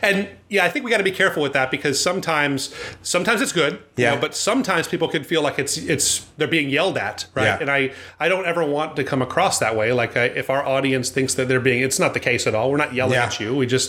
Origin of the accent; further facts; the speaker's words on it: Hawaii, United States; I grew up in Hawaii and, you know, lived in the surf culture where you wore what you wore until you got in the water.